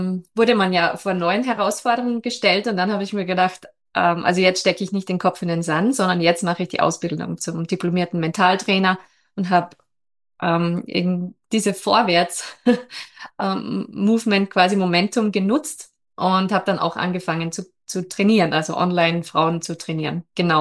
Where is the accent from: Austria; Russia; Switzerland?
Austria; Central Austria; ich komme aus Österreich, genau im Zentrum.